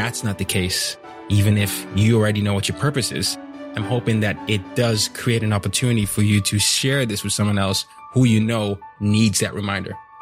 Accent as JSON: {"language": "English", "country": "Nigeria", "said": "I'm Nigerian"}